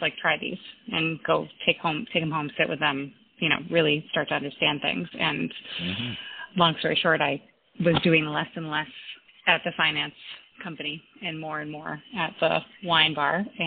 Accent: Massachusetts, United States; So I grew up on Cape Cod and was in the restaurant industry from, you know, high school, ages, college, all of that.

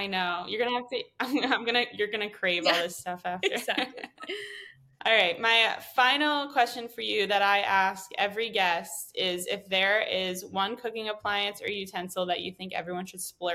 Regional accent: East Coast, United States; I'm from the East Coast

